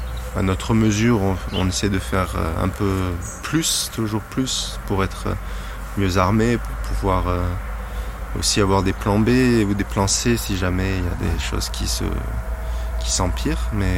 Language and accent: French; Provence-Alpes-Côte d'Azur, France; j'ai grandi dans la forêt sans aucun voisin. Donc, je suis originaire de la Provence. Et j'ai grandi dans la forêt